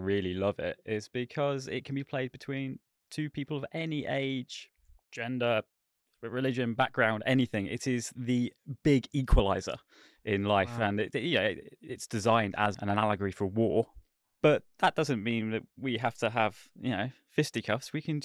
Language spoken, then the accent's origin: English; South East England, United Kingdom; locally, where I grew up in Buckinghamshire, and eventually nationally